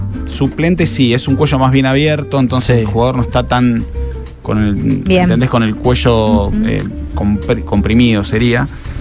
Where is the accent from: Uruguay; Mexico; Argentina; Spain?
Argentina; el arquero que más me gustó a mí de mi infancia en Argentina